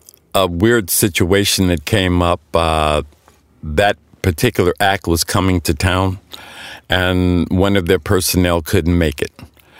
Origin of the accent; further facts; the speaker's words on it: Oakland, California, United States; As a young kid growing up in Oakland, California